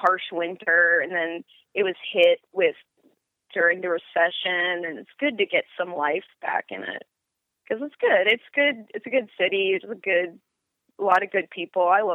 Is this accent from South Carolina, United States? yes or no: no; Cleveland, Ohio, United States; I am from Cleveland, or just outside of Cleveland.